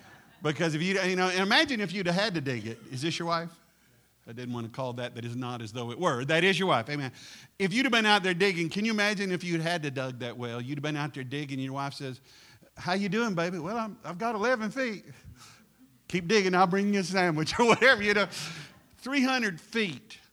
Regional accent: Cleveland, Ohio, United States; You can tell I'm from Cleveland, brother.

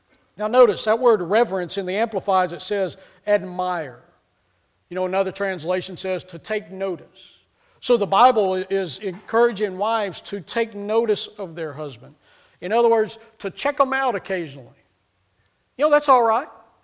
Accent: Texas, United States; I'm from Texas.

